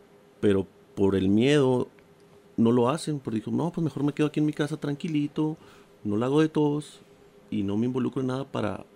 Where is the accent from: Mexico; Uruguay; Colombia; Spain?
Mexico; now in United States; Tu inglés es muy bueno a comparación de el inglés de todos los inmigrantes que venimos de México, pues nuestro inglés es o nulo o muy básico.